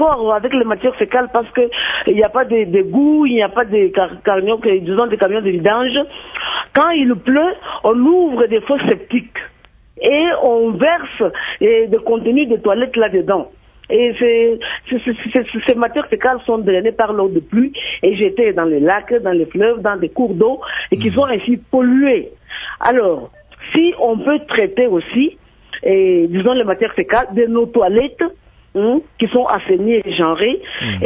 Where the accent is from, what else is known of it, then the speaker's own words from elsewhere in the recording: Bukavu, South Kivu, DR Congo; Comme certains endroits ici chez nous à Bukavu.